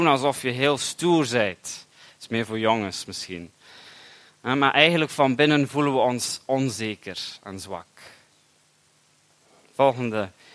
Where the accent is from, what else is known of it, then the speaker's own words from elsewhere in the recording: England, United Kingdom; ik ben een Belg opgegroeid in Engeland.